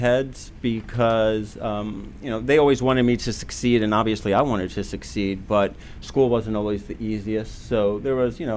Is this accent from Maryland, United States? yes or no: yes; Potomac, Maryland, United States; I am from Potomac, Maryland.